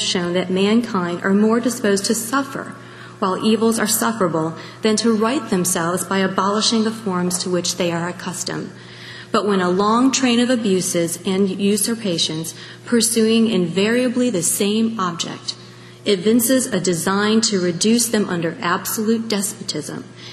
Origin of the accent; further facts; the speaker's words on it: Michigan, United States; also born or lived in New York City, United States; I was raised in Michigan on a farm.